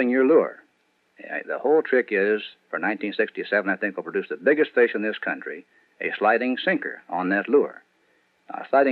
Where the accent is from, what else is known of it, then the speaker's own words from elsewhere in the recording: Ohio, United States; it's a trick used by catfish fishermen back in my home state of Ohio when I was a youngster.